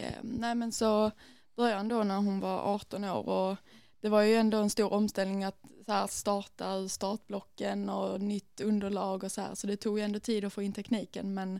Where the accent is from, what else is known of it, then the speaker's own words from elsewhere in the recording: Malmö, Skåne, Sweden; Jag är från Malmö och är uppväxt där också. Det kan man säga ett ställe som heter Toftanäs Riseberg, alltså lite i östra Malmö kan man väl säga.